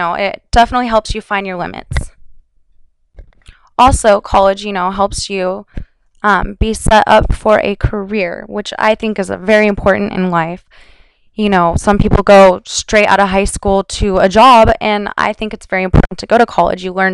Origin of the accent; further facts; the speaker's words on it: Redding, California, United States; now in San Diego, United States; I am from Redding, California. That is about 10 hours up north, depending on, how fast you drive. I just recently moved here.